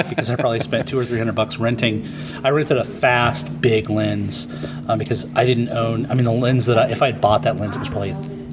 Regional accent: Midwest, United States; I'm from the Midwest, so a lot of my fiction takes place in Kansas or similar Midwestern states.

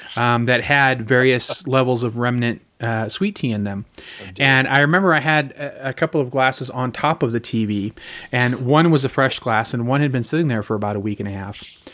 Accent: Fresno, California, United States; When I was growing up in Fresno, I had my mom had bought me this little black and white television

